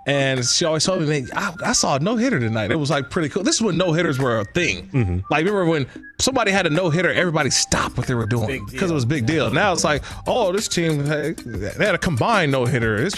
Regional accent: California, United States; My second all-time Nolan Ryan memory is that growing up in the Bay Area

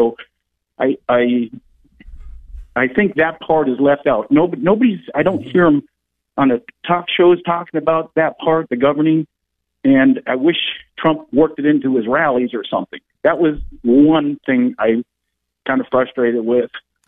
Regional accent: Minnesota, United States; I'm originally from Minnesota

